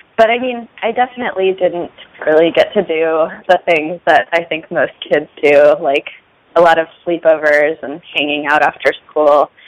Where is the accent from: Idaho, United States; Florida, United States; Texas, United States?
Idaho, United States; Sun Valley; I grew up in Sun Valley, Idaho, which is a ski town.